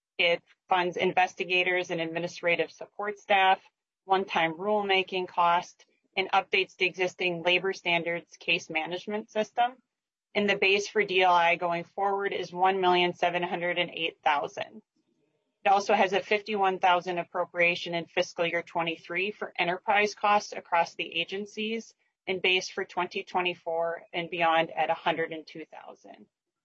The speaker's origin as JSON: {"language": "English", "town": "Duluth", "region": "Minnesota", "country": "United States", "said": "and I'm from Duluth"}